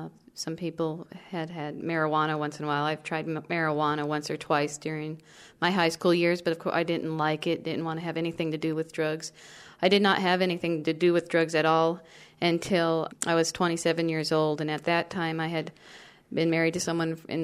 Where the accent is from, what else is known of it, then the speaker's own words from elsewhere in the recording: Selah, Washington, United States; I grew up in Washington in a little town called Selah.